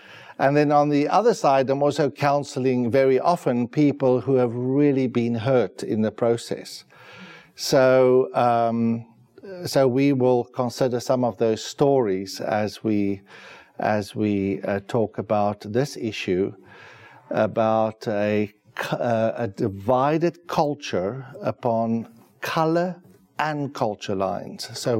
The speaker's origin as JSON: {"language": "English", "country": "South Africa", "said": "I come from South Africa."}